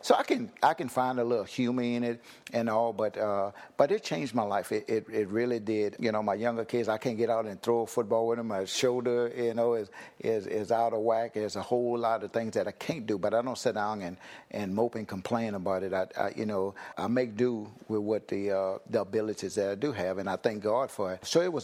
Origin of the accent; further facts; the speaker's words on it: Donaldsonville, Louisiana, United States; The community that I grew up here in Donaldsonville, we all helped each other.